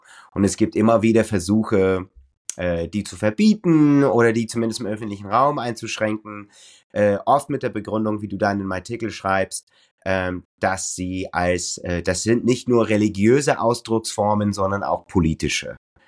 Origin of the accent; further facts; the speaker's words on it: United States; Also ich bin ja Amerikaner und komme aus einem Teil des Landes, wo ein wirklich sehr rechtes evangelikalisches, ich weiß nicht, wie es protestantisch.